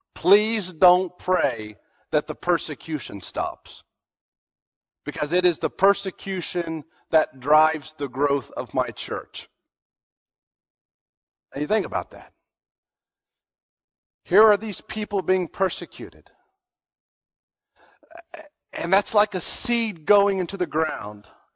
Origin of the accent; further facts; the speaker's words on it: United States; See, I'm American, which means I'm pretty individualistic. I was raised in this culture to be individualistic.